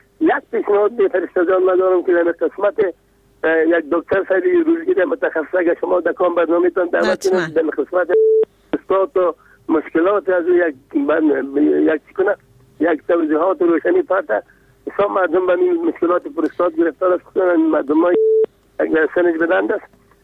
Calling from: Kabul, Afghanistan; از کابل هستم،

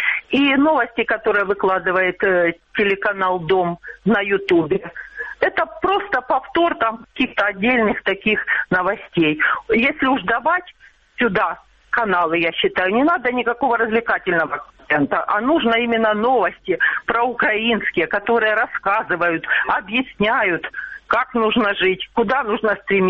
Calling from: Donetsk, Donetsk Oblast, Ukraine; Здравствуйте, я из Донецка.

